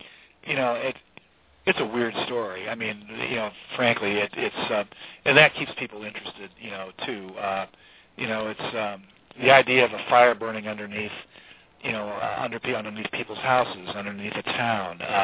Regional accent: Holland, Michigan, United States; was from my hometown in Holland, Michigan. And she went to my high school.

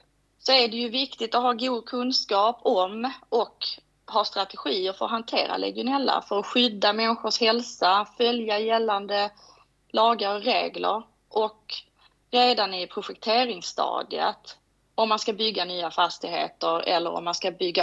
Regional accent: Skåne, Sweden; now in Ystad, Sweden; Och jag är skåning, som ni säkert hör. Mm. Bor nere i Ystad

